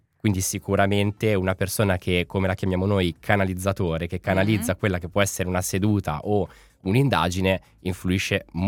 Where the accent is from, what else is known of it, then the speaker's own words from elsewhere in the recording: Milan, Lombardy, Italy; Sono di Milano.